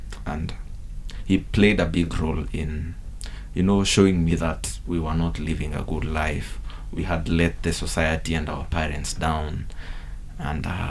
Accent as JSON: {"language": "English", "region": "Kirinyaga County", "country": "Kenya", "also_born_or_lived": "Nairobi", "said": "I come from Kirinyaga, but I used to live in Nairobi."}